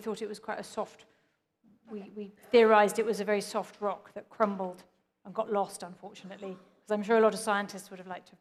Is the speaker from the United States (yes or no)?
no; Cambridge, East of England, United Kingdom; I grew up in Cambridge. We actually lived in a Cambridge college, in a Cambridge college apartment.